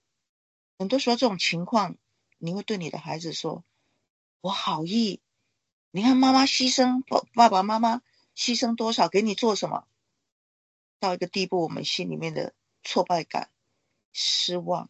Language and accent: Chinese; Taiwan; 那这我们台湾人观念是爱人